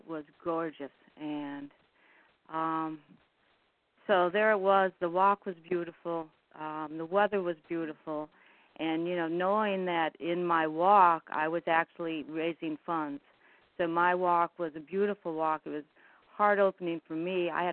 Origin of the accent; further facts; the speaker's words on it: East Coast, United States; Well, I'm from the East Coast, and this was my first bridge walk